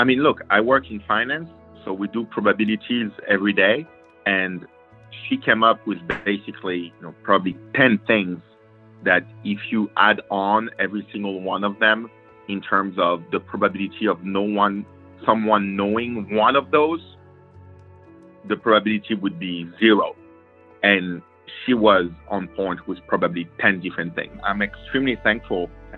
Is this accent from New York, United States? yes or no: yes; New York, United States; I'm from New York.